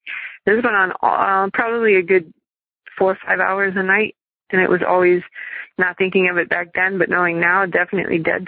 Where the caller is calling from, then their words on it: Madison, Wisconsin, United States; I'm calling from Madison, Wisconsin.